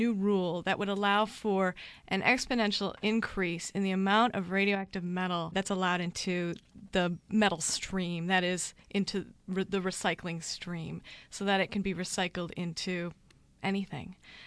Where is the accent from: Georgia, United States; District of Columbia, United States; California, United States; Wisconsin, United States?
Wisconsin, United States; I'm from Wisconsin, so it was quite interesting to me